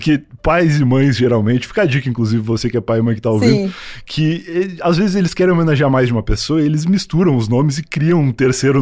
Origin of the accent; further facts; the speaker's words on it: Rio Grande do Sul, Brazil; nós somos um casal formado por mim, que sou gaúcho, e por ela, que é mineira de Belo Horizonte.